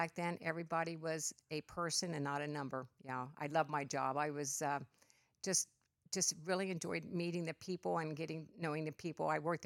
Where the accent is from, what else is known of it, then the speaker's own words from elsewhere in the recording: Batesville, Indiana, United States; I was born here in Batesville, Indiana. I'm a native of Batesville all my life.